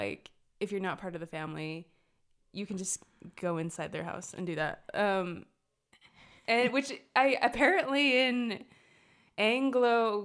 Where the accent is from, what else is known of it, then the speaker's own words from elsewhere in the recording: Utah, United States; my mom is from Nicaragua, my dad is from Mexico, and I was born and raised in Utah.